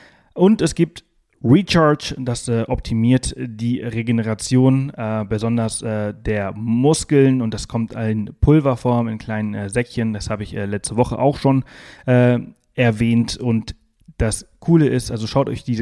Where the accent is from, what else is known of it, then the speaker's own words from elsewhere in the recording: Balearic Islands, Spain; Ich komme aus Mallorca, deswegen sind das meine ehemaligen Nachbarn.